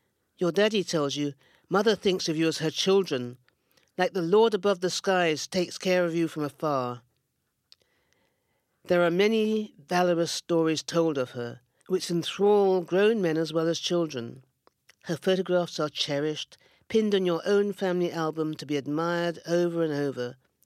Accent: Ghana; So the men come from the West Indies, but you never mind the men, we come from Ghana.

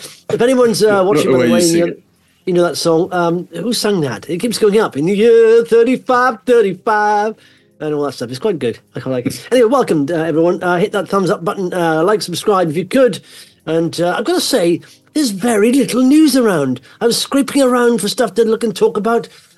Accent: Wales, United Kingdom; being a Welshman

